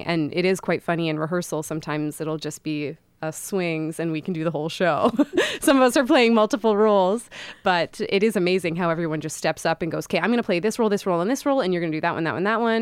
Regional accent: Vancouver, British Columbia, Canada; Well, I grew up in Vancouver, Canada

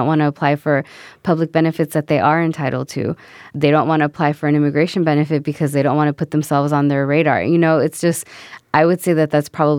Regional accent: Oakland, California, United States; I'm actually born and raised in the Fruitvale neighborhood.

